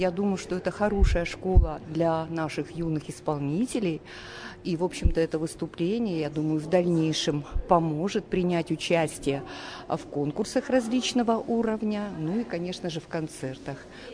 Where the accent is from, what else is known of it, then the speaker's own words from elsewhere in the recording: Novouralsk, Sverdlovsk Oblast, Russia; преподаватель по классу гитары, баяна, город Новоуральск.